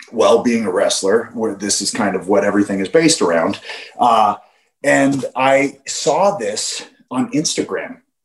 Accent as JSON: {"language": "English", "country": "Canada", "said": "that strange thing that you feel as a Canadian when you see hockey or you hear that Hockey Night in Canada music."}